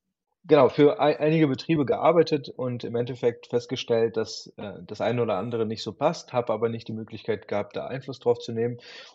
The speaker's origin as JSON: {"language": "German", "country": "Kazakhstan", "tie": "born there", "second_language": "German", "said": "oder ich komme ja gebürtig aus Kasachstan"}